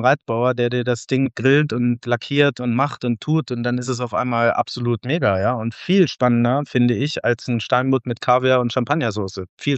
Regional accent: Braunschweig, Lower Saxony, Germany; Braunschweiger Mumme ist so eine Bierspezialität aus meiner Heimat, aus Braunschweig.

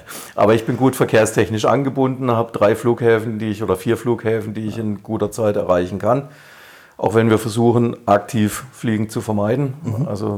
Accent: Baden-Württemberg, Germany; als Badener

